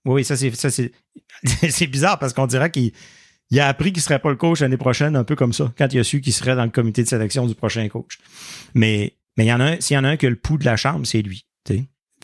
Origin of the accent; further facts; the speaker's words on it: Quebec, Canada; accent: Saguenay; je pense que je fais rire de moi avec mon fameux accent du Saguenay